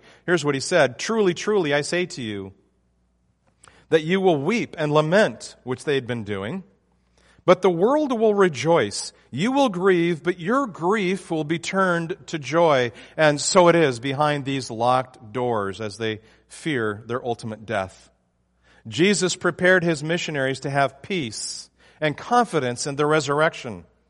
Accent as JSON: {"language": "English", "region": "Texas", "country": "United States", "said": "I'm from Texas. It's peace, y'all."}